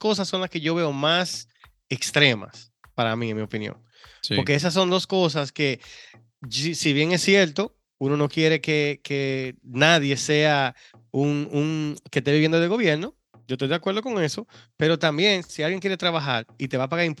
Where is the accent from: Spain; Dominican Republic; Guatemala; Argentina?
Dominican Republic; en el caso de nosotros que somos dominicanos